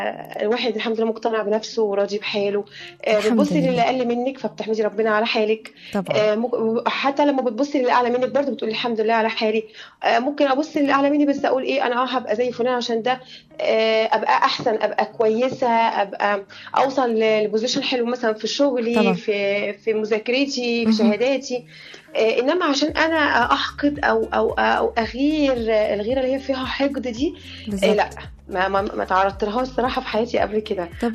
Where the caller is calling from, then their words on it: Cairo, Cairo Governorate, Egypt; من القاهرة.